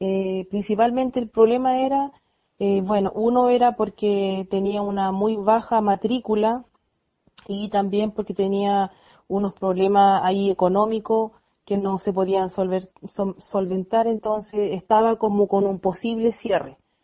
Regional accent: Galvarino, Araucanía, Chile; Por ejemplo, mi hijo, nosotros somos de Galvarino

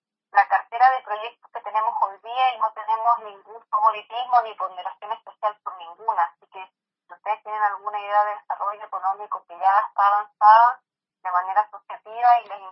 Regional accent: Santiago, Santiago Metropolitan Region, Chile; Nosotros acá en Santiago, que somos de Santiago, encerrados en el cemento

